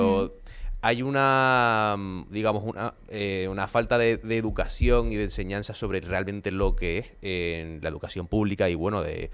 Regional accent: Fuerteventura, Canary Islands, Spain; yo nací aquí, nací en Fuerteventura en el 2000, tengo 26 años, pero mis padres son de Inglaterra. Llegaron aquí a Fuerteventura en el año 89 y tengo, digamos, en casa una mezcla de las dos culturas

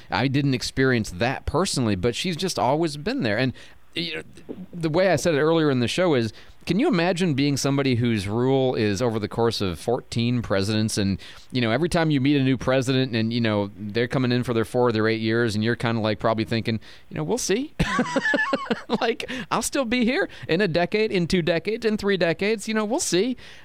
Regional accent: United States; And frankly, I'm an American, okay? You know, we celebrate the revolution and we broke away to not have a monarchy.

